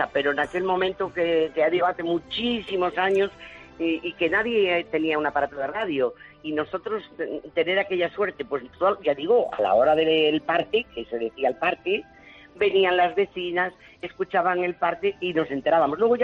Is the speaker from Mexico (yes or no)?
no; Val de San Lorenzo, Castile and León, Spain; cuando yo era muy pequeñita, que ahora ya soy mayor, pues en mi pueblo, que era Valde San Lorenzo, un pueblo precioso, el pueblo de las mantas, pues a casa de mis abuelos vino el primer aparato de radio